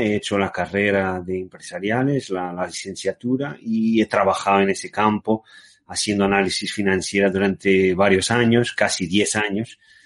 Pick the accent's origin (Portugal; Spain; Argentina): Portugal; Lisbon; Spanish is a second language; Y yo soy portugués, en primer lugar, de Lisboa, pero tengo antepasados españoles. Mi abuelo materno era español, de Galicia, y mi abuela materna era nieta de catalanes.